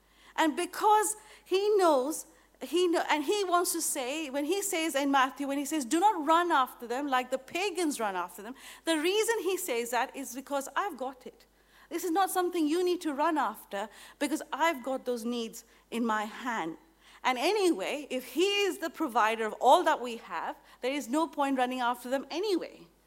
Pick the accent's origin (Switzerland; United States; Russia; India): India; I come from India